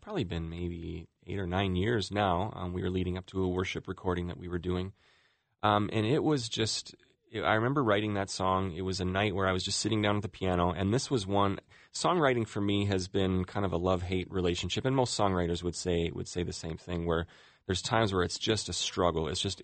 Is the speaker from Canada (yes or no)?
yes; Calgary, Alberta, Canada; moved away as an adult; I was growing up in Calgary, Alberta, Canada